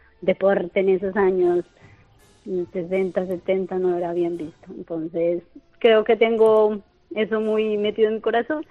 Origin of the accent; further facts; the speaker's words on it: Colombia; now in Spain; En Colombia, yo soy colombiana.